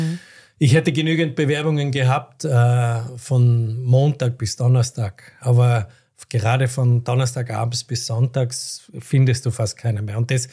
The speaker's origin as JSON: {"language": "German", "country": "Austria", "said": "Du bist Deutscher, ich bin Österreicher."}